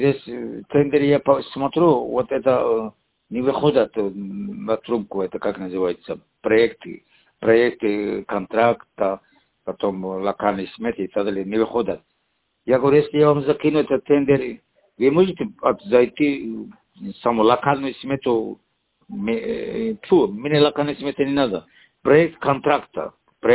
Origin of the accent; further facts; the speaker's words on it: Dagestan, Russia; по нашему здесь, не Махачкале району, откуда я родом, да?